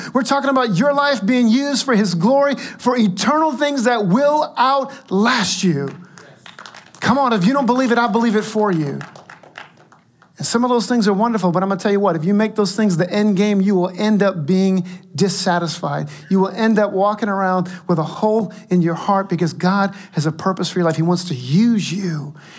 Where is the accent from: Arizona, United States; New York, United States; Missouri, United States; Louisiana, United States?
Louisiana, United States; And they don't have crawfish up there, but I'm going to go. I grew up in Louisiana.